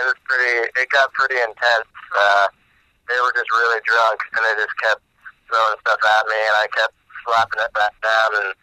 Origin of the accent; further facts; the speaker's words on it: Vallejo, California, United States; I'm Vallejo trying to make it big. I was actually born and raised in Vallejo.